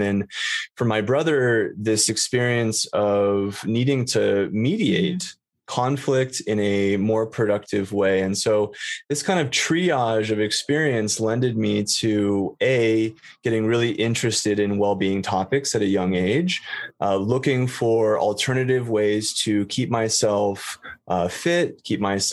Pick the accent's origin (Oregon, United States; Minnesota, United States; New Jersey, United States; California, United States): California, United States; Los Angeles; born and raised in Los Angeles and had this very unique upbringing.